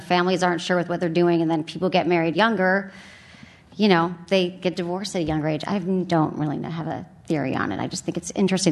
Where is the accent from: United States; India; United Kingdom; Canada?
United States; Michigan; You know, I grew up in Michigan.